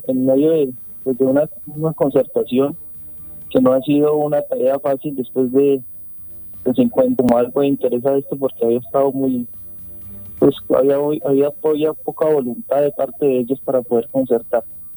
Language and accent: Spanish; Meta, Colombia; yo no soy de Colinas. Yo soy de la vereda, yo soy del Guayabero, concretamente.